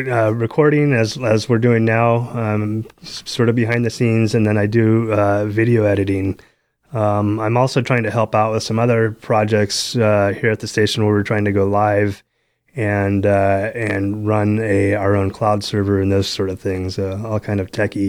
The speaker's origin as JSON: {"language": "English", "town": "Sacramento", "region": "California", "country": "United States", "tie": "born or raised there", "also_born_or_lived": "Grass Valley / Lake Tahoe", "said": "So I grew up in the greater Sacramento area, lived in Grass Valley, Lake Tahoe even for a short period of time."}